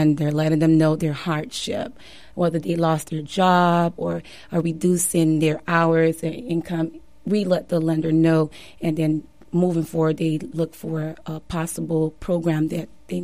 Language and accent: English; Florida, United States; Well, you know, I'm originally from Florida, but I came back home, basically.